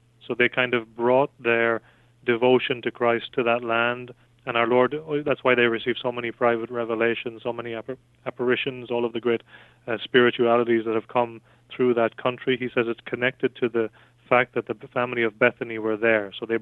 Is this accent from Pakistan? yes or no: no; west of Ireland, Ireland; I'm from Ireland, west of Ireland, so I've seen